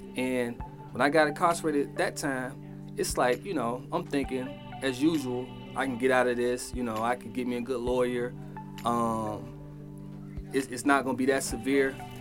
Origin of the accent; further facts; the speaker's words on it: Chicago, Illinois, United States; I was raised in Chicago, the South Side, the Robert Taylor Projects. My mom, she was a school teacher. My dad was a truck driver.